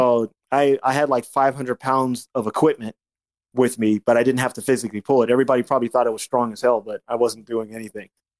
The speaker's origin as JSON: {"language": "English", "region": "California", "country": "United States", "also_born_or_lived": "Las Vegas", "moved": "yes", "lives_now": "New York, United States", "said": "I moved to New York from Vegas, originally from California, moved to Vegas in 1996. And then I moved to New York by myself in 2011 to pursue my career"}